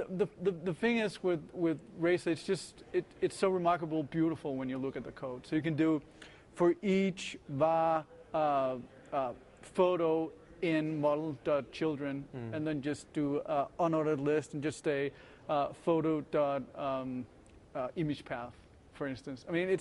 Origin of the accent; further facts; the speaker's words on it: Copenhagen, Capital Region of Denmark, Denmark; I come from Copenhagen, Denmark.